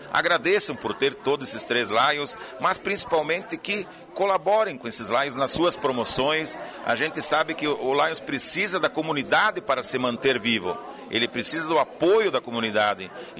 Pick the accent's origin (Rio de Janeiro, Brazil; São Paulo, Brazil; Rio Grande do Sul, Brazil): Rio Grande do Sul, Brazil; Flores da Cunha; Eu sou de Flores da Cunha, de Flores da Cunha.